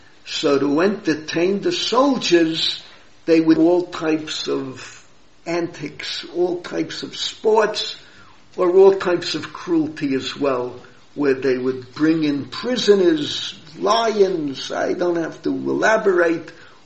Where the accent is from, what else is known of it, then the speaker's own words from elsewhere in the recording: United States; We grew up in America, you grew up in England, you grew up in South Africa, grew up in Israel.